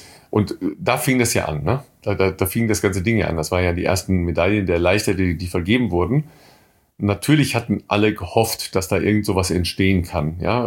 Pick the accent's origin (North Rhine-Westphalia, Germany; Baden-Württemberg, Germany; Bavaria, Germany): North Rhine-Westphalia, Germany; der kommt aus Coesfeld, das ist 10 Kilometer von meinem Heimatort entfernt